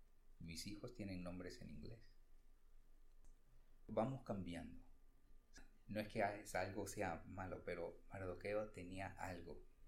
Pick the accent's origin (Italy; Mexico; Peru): Peru; Yo soy peruano.